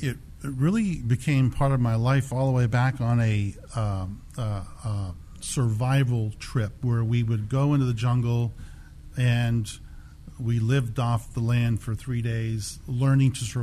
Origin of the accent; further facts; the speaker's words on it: Maine, United States; moved away as an adult; also born or lived in Portland; Well, I was born in Portland, lived in, my uncle, they lived in southern Maine near York.